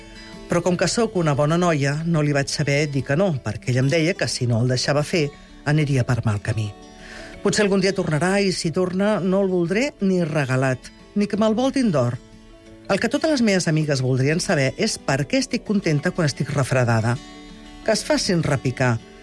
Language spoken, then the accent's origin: Catalan; Catalonia, Spain; Som catalans